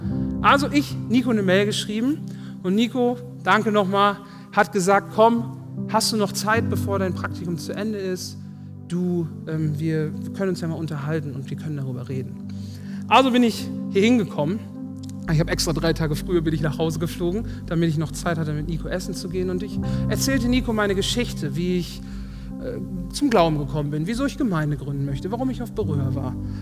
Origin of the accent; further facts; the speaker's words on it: Herford, North Rhine-Westphalia, Germany; Ich bin so dankbar, dass das Wort in meiner Heimat rauskommt.